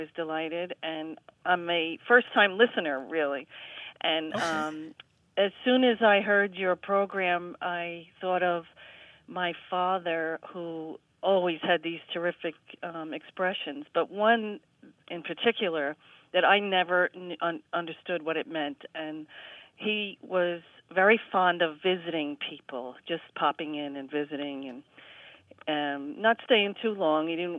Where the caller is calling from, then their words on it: Spring Valley, New York, United States; I am calling from Spring Valley, New York.